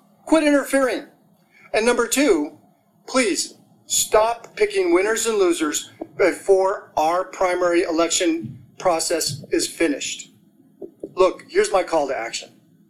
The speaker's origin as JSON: {"language": "English", "region": "Montana", "country": "United States", "tie": "born or raised there", "said": "Growing up in Montana, I've watched teams, I've watched families and towns travel to the Montana State basketball tournaments"}